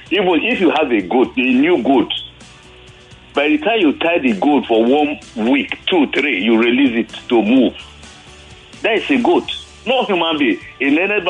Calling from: Ogun, Nigeria; I'm calling from Urile Mo in Ogun State.

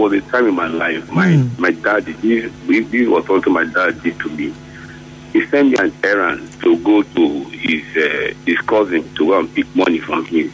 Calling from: Port Harcourt, Rivers, Nigeria; I'm calling from Port Harcourt.

